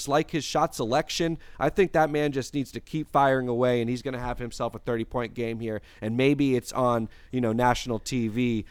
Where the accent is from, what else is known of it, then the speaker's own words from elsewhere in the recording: Fairfax, Virginia, United States; Like, I grew up in Fairfax. I never went to Maryland.